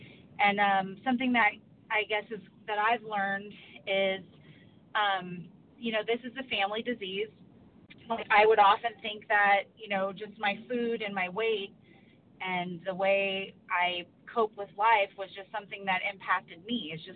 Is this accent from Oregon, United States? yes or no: yes; Oregon, United States; Hello, this is … from Oregon.